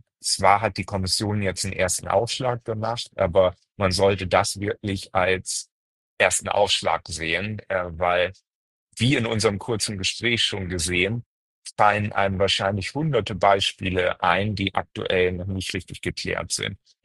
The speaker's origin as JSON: {"language": "German", "region": "Northern Germany", "country": "Germany", "said": "Ich komme ja aus Norddeutschland, wie du weißt."}